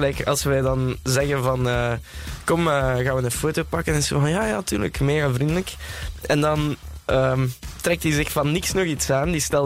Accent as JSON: {"language": "Dutch", "town": "Ghent", "region": "East Flanders", "country": "Belgium", "said": "Nee, ik ben van Gent, ja."}